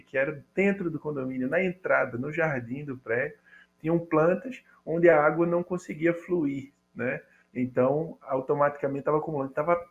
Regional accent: Recife, Pernambuco, Brazil; eu sou do Recife

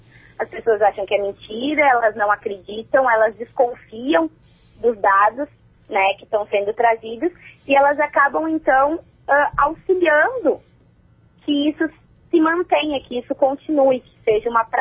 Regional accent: South Region, Brazil; Acontece no Norte e no Nordeste, mas eu sou do Sul e aqui também acontece.

